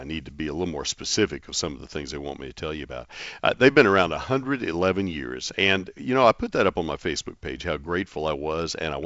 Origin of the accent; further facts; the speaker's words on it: College Station, Texas, United States; the only time I've ever seen people growing them was the man who lived behind us when I was growing up in College Station.